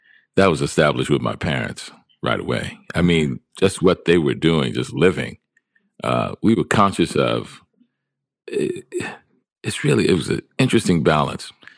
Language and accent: English; New Orleans, Louisiana, United States; Because I was being from New Orleans.